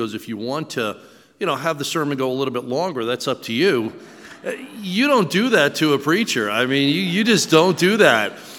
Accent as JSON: {"language": "English", "town": "Long Island", "region": "New York", "country": "United States", "tie": "born or raised there", "said": "I was raised Jewish in New York. I'm from Long Island. And as a Jewish boy at 13 years old, one of the things that you have to do is be bar mitzvahed."}